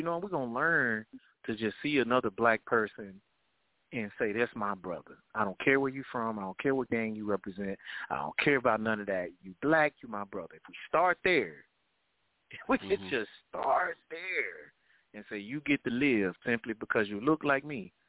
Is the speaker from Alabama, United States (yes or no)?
yes; Tuscaloosa, Alabama, United States; growing up in Tuscaloosa, man, I was taught to stay away from the gangs.